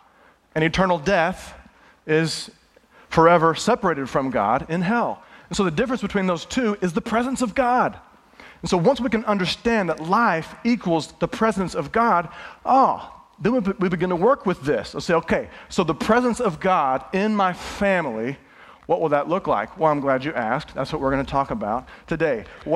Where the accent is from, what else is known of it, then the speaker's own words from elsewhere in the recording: Houston, Texas, United States; I remember so many times growing up in Houston, this place called Astro World.